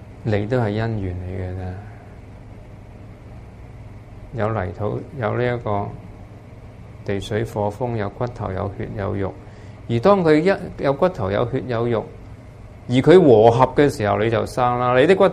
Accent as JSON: {"language": "Cantonese", "country": "Hong Kong", "said": "我哋係香港人，香港政府仲要中國政府發個香港 passport 俾你。"}